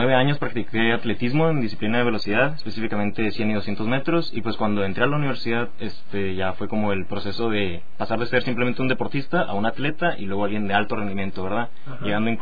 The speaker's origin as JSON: {"language": "Spanish", "town": "Ensenada", "region": "Baja California", "country": "Mexico", "said": "Yo vengo de Ensenada, Baja California, y a pesar de que mi ciudad es básicamente un puerto, como sería una Ensenada, comparten mucho el clima"}